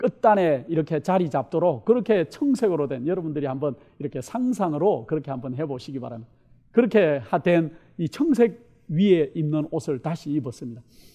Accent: Gyeongsang, South Korea; 제가 이 경상도 사람이라 발음이 좀 별로 안 좋아요.

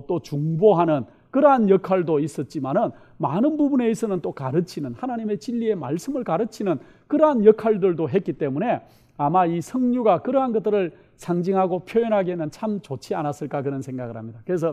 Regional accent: Gyeongsang, South Korea; 제가 이 경상도 사람이라 발음이 좀 별로 안 좋아요.

